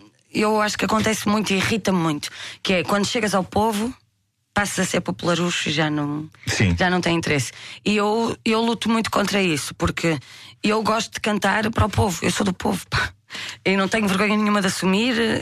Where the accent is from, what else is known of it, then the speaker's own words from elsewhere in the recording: Barcelos, Norte, Portugal; É que eu sou de Barcelos, né, que é lá em cima.